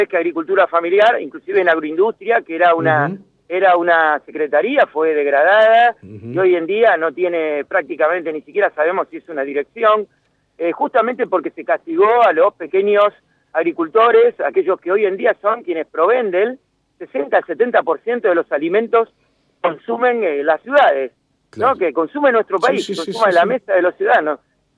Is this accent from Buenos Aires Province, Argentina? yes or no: yes; La Plata, Buenos Aires Province, Argentina; yo que soy de La Plata lo conozco muy bien, todo el área de Berazategui, todo el área de La Plata